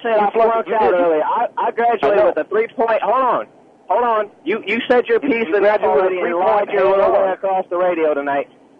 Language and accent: English; California, United States; I'm from California, by the way, and I'll tell you right now.